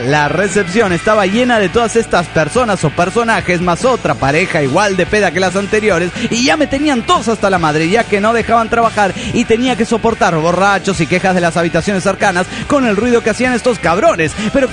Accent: Delicias, Chihuahua, Mexico; now in Ciudad Juárez, Mexico; Respecto a la pregunta del pirata sobre mi ciudad natal, Delicias, Chihuahua.

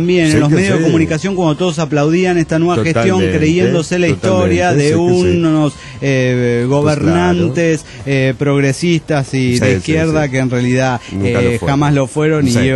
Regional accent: Salta, Argentina; now in Tarija, Bolivia; Cuando me vine de Salta, Argentina.

